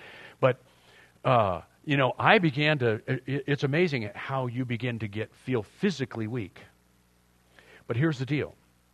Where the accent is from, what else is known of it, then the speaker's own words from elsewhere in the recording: San Fernando Valley, California, United States; also born or lived in Pasadena / Washington State; now in San Diego, United States; I was born in Pasadena, grew up San Fernando Valley, but we moved up when I was in grade school, I think third grade or something like that.